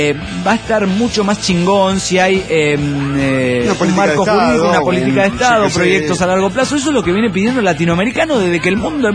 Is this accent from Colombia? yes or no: no; Mexico; de Server City, México.